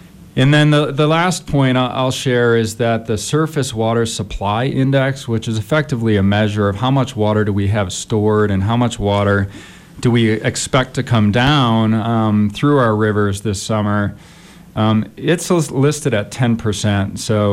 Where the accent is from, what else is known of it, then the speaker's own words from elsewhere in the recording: Great Lakes, United States; I grew up in the Great Lakes region, and during the summer, it tasted different.